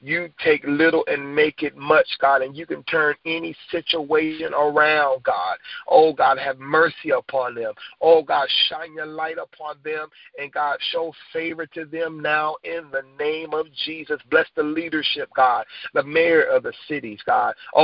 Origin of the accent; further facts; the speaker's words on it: California, United States; As a young man growing up in California, Lord, we've had greater earthquakes that have done the same amount of damage